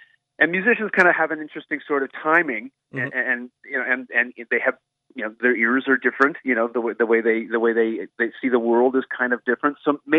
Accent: St. John's, Newfoundland and Labrador, Canada; growing up in St. John's, Newfoundland, was like a Newfie kind of tough guy, you know?

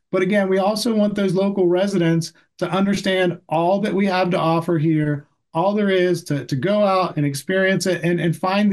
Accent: Berlin, Pennsylvania, United States; I grew up in Somerset County in a town called Berlin

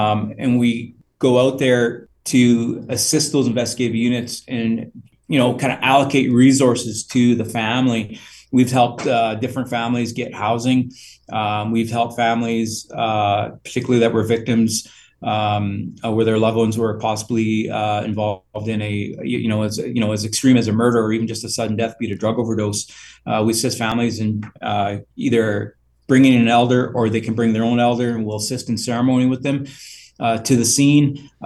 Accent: Manitoba, Canada; I'm from Treaty One

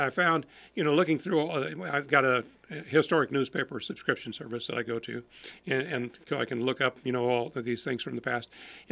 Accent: Effingham, Illinois, United States; But when I was growing up in Effingham, I remember that we had some relatives who lived on the north side of Effingham out in the country.

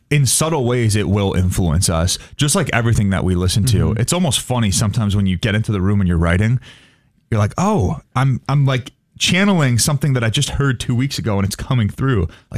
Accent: Canada; they were Canadian and we grew up in Canada.

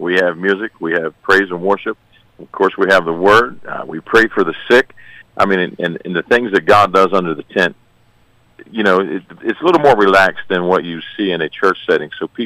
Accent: West Virginia, United States; We're actually from West Virginia.

